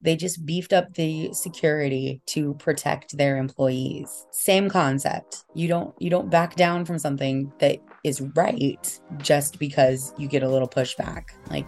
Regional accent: Spencer, United States; Like where we grew up in Spencer, I remember the first year that we had Pride.

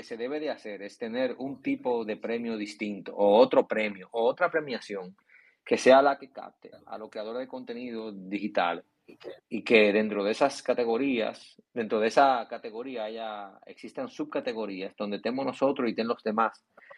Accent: Dominican Republic; a nosotros como dominicanos lo que nos queda es apoyarlo con su cosa buena y con su cosa mala

